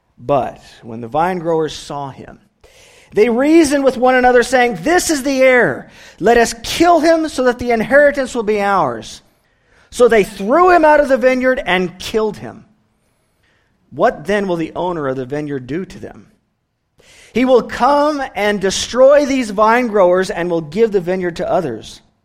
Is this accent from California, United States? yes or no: yes; California, United States; As you know, I come from California